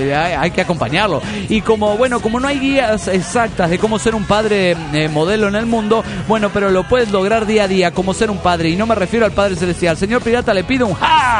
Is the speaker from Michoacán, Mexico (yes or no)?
no; Mexico City, Mexico; del DF mexicano.